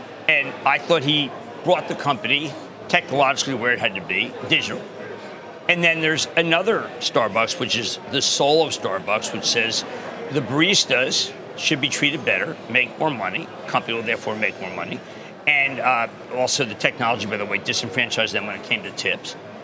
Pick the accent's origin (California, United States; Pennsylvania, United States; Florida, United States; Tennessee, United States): Pennsylvania, United States; Philadelphia; And I'm like, I'm from Philadelphia.